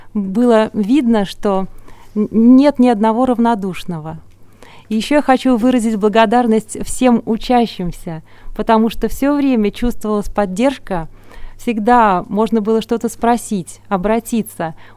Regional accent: Moscow, Russia; я из Москвы.

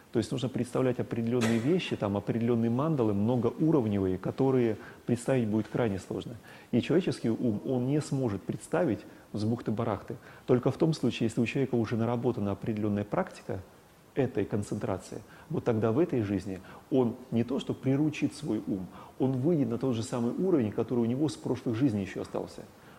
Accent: Stavropol Krai, Russia; я вырос на Кавказе, там это было распространено, на Северном Кавказе, я имею в виду. И в Кабминводах мы баловались с ребятами следующим образом.

